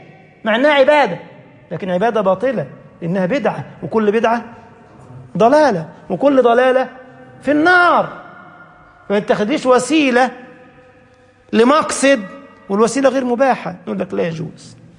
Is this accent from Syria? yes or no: no; Egypt; كان بعضهم عندنا في مصر يقول لك تربية الشباب هتربوهم ازاي يا جماعة؟